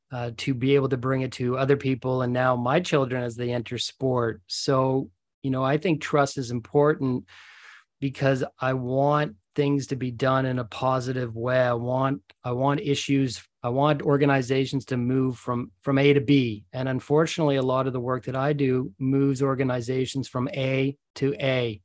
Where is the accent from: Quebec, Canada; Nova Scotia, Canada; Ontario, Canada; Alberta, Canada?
Nova Scotia, Canada; Growing up in Nova Scotia in a small town, sport was what kept me out of trouble, kept me busy, and allowed me to travel Canada and a little bit of the world.